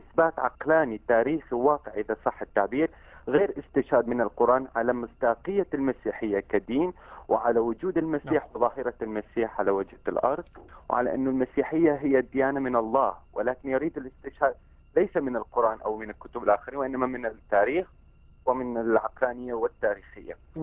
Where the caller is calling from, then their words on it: Iraq; من العراق.